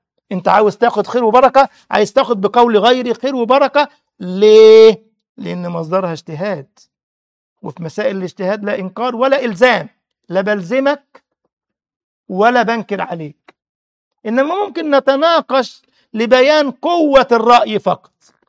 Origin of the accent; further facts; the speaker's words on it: Egypt; ده حتى عندنا في مصر يقول لك النوم سلطان